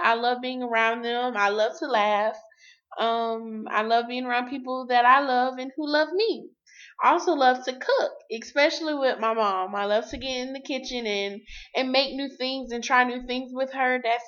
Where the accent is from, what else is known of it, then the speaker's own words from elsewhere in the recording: Newberry, South Carolina, United States; also born or lived in Kingstree; now in Columbia, United States; I'm 18 years old. I live in Columbia, South Carolina. I'm from Newberry, South Carolina, but born in Kingtree, South Carolina.